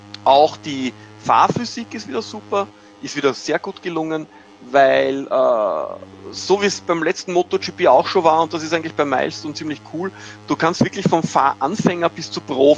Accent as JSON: {"language": "German", "country": "Austria", "said": "Das macht mir als Österreicher natürlich sehr viel Spaß"}